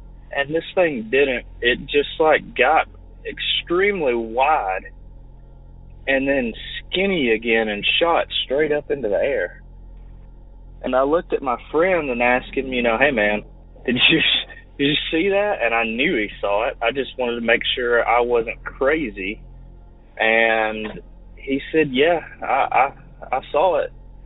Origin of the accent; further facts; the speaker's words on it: Alabama, United States; I'm from Alabama. Been listening to your podcast for about a year and a half now.